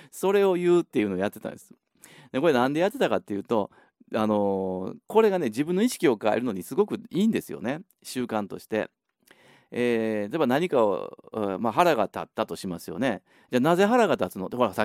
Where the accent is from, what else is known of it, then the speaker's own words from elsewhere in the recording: Osaka, Japan; 僕も大阪の人間なんで